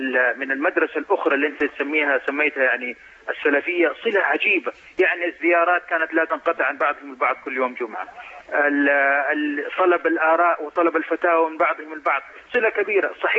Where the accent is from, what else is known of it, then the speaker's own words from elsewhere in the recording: Mecca, Makkah Province, Saudi Arabia; نحن تربينا في مكة المكرمة في الحجاز في المسجد الحرام